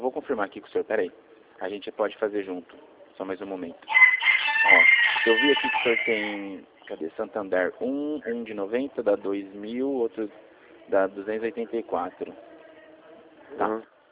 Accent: Rio Claro, São Paulo, Brazil; Eu sou de Rio Claro, senhor. Eu trabalho em Rio Claro

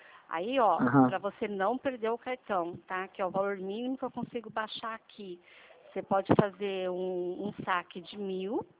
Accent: São Paulo, Brazil; Eu sou de São Paulo. Eu estou em São José dos Campos.

